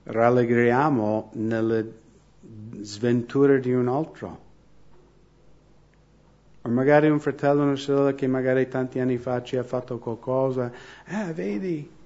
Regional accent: United States; Italian is a second language; Sono un cittadino della città celeste, però sono anche nato in America.

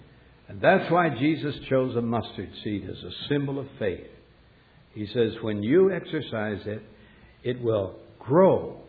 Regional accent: Montana, United States; When I was growing up in Montana, we were 42 miles from the nearest doctor.

